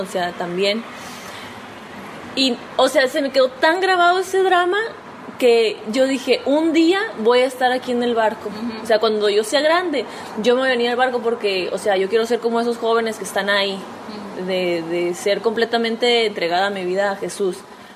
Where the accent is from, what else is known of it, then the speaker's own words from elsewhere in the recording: Mexico; now in Uruguay; ahorita está en Colombia, va para México, para mi tierra, y luego va a venir para acá también.